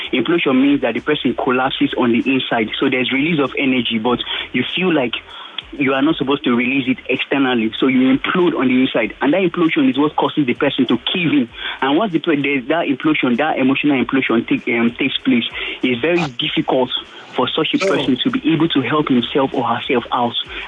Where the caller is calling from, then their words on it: Indianapolis, Indiana, United States; I'm calling from Indianapolis.